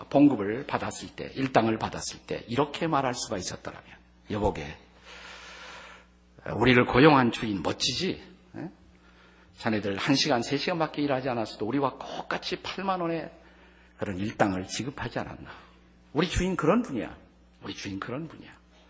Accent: South Korea; 제가 한국에서 온 유학생이라고 그러니까 참 반갑다고 그러면서

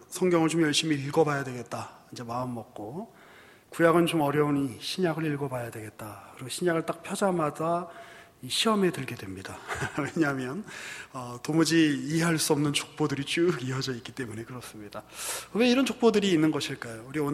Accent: Seoul, South Korea; 저도 이제 뭐 수도권 뭐 서울 이 근방에서 다 이제 나고 자랐습니다만

